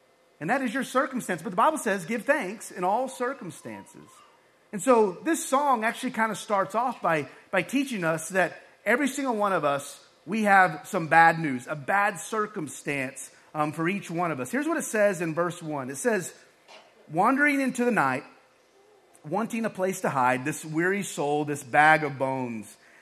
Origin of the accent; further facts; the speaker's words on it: Texas, United States; I came from West Texas. It was like that every week, guys.